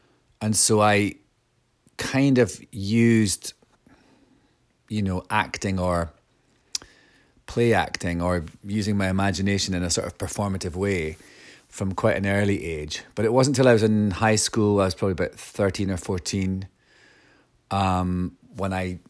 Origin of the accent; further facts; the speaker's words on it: Scotland, United Kingdom; also born or lived in Aberfeldy; But I grew up in Angus, which is the neighbouring county in Scotland, near the little town of Carnoustie, where they do golf tournaments. And I grew up in a country estate.